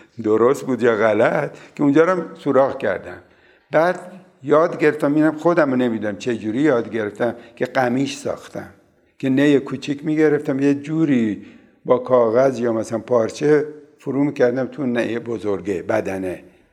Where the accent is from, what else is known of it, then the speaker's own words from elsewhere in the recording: Lar, Fars, Iran; من در شهر لار متولد شدم در تاریخ 1314. اونجا بیشتر از 3 کلاس مدرسه نداشت